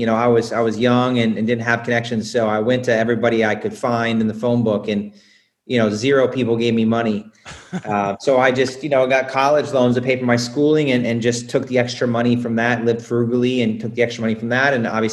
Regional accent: Indianapolis, Indiana, United States; Yeah, you know, I'm from Indiana, the south side of Indianapolis, you know, just a normal family

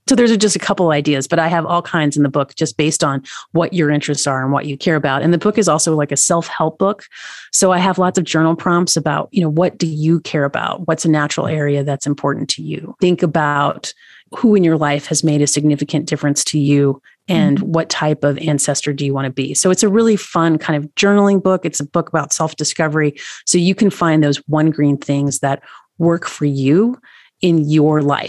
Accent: Tennessee, United States; now in Montana, United States; I live in Montana. Mm-hmm. I'm from Tennessee. My uncle was a taxidermist.

